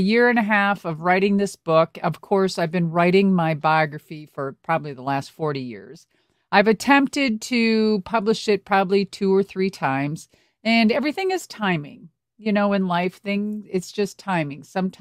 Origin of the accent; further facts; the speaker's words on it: Minnesota, United States; And since I'm from Minnesota and I'm so close to the Canadian border, I've always said, like, there's a little bit of Canadian blood running through me.